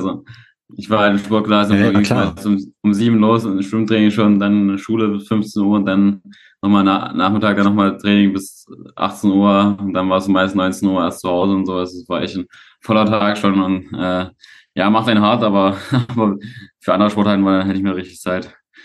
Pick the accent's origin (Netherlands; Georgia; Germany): Germany; Leipzig, Saxony; Ja, ich bin aus Leipzig, wohne jetzt auch wieder in Leipzig, also noch in meiner Heimatstadt